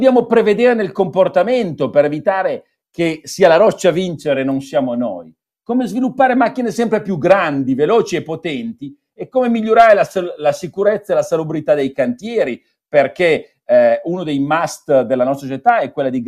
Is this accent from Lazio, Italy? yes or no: no; Piedmont, Italy; Ma da buon piemontese voglio dire